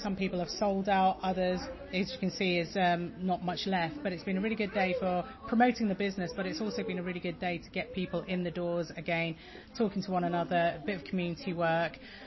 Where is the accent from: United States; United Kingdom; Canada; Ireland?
United Kingdom; London; now in Swindon, United Kingdom; I think you already know, I'm from London originally.